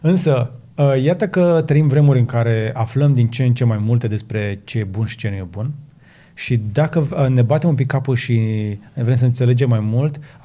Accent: Romania; Noi suntem români

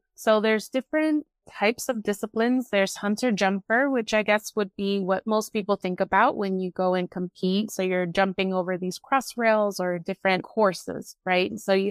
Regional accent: Miami, Florida, United States; You know, growing up in Miami, there wasn't a lot of opportunity for riding.

